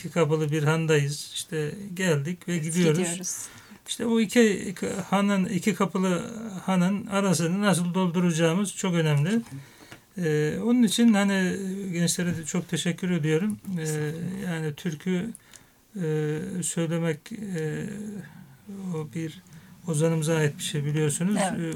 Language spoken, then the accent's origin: Turkish; Giresun, Turkey; Ben Giresunluyum aslında.